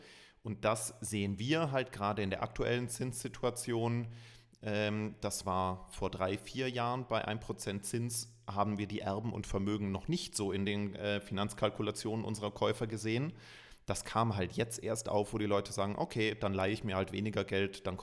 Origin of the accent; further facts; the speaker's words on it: Munich, Bavaria, Germany; als Münchner